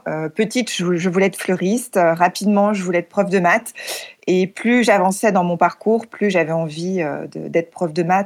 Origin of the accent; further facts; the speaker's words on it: Saint-Étienne, Auvergne-Rhône-Alpes, France; J'ai grandi donc dans la ville de Saint-Étienne, précisément dans le quartier de Beaulieu, et puis en parallèle dans les Monts du Forêt, qui était au départ ma résidence secondaire et aujourd'hui c'est ma résidence principale sur une petite commune.